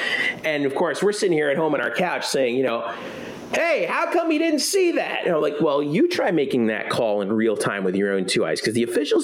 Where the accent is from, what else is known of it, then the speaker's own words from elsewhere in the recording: Florida, United States; now I grew up in South Florida. I was a Dolphins fan.